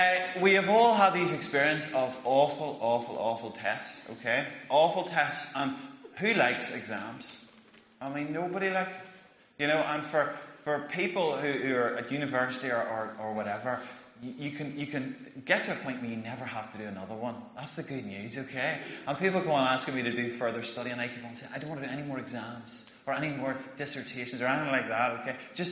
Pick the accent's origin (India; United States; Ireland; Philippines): Ireland; Monaghan, Ulster; I grew up in Monaghan, which means that I didn't do A-levels.